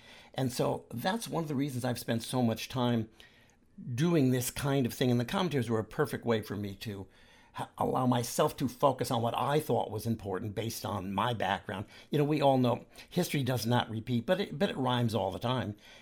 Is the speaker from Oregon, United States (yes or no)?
no; California, United States; now in New York, United States; Yes, I'm a Californian who lives in New York